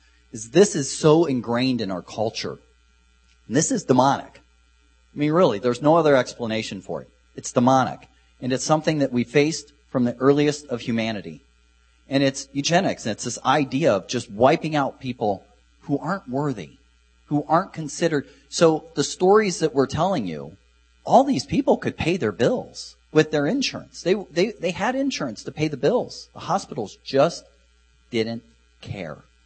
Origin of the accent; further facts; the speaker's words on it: Ohio, United States; I grew up in Ohio, in Allen County.